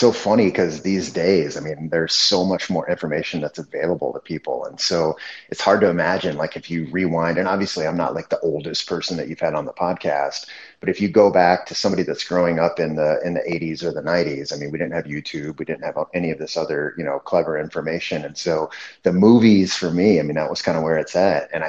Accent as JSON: {"language": "English", "town": "St. Louis", "region": "Missouri", "country": "United States", "tie": "born or raised there", "said": "I grew up in St. Louis, and so we had a community center Taekwondo program"}